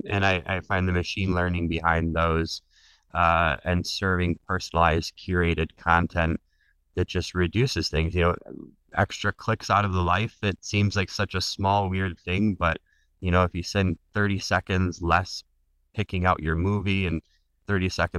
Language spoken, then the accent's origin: English; Michigan, United States; moved away as an adult; also born or lived in Germany; I had spent about 7 years living in Germany, even though I'm originally from Michigan, the U.S. area